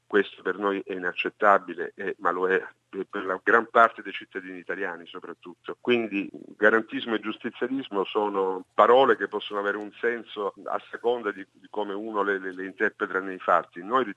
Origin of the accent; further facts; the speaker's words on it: Apulia, Italy; Emiliano proviene dalla mia stessa regione, la Puglia, anch'io sono pugliese